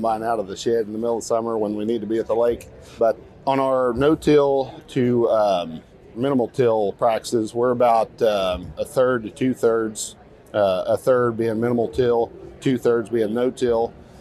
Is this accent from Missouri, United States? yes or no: yes; Bogard, Missouri, United States; from Bogard, Missouri. I'm a row crop farmer.